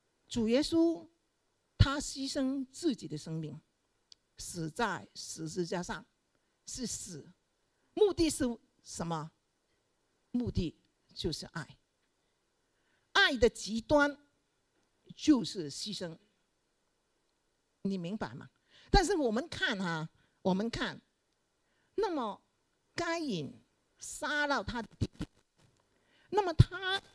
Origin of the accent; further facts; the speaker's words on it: China; 我们中国人有句话，生不如死，生不如死。